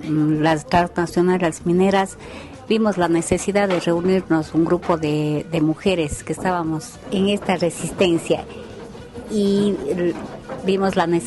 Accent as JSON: {"language": "Spanish", "town": "Cuenca", "region": "Azuay", "country": "Ecuador", "said": "soy de Cuenca."}